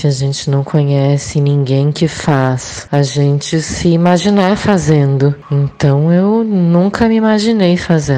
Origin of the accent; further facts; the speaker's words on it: Porto Alegre, Rio Grande do Sul, Brazil; Mas eu sou de Porto Alegre e não tinha um curso de cinema lá.